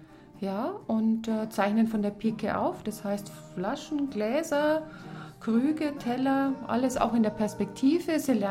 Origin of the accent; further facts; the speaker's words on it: Rosenheim, Bavaria, Germany; wir sind im September 2012 nach Bonstetten gezogen. Wir kommen ursprünglich aus dem Chiemgau, aus Rosenheim.